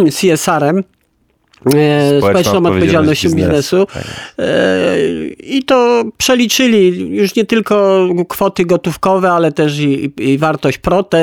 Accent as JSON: {"language": "Polish", "town": "Kraków", "region": "Lesser Poland", "country": "Poland", "tie": "born or raised there", "said": "wychowywałem się w podłym czasie politycznym w dzielnicy w Nowej Hucie"}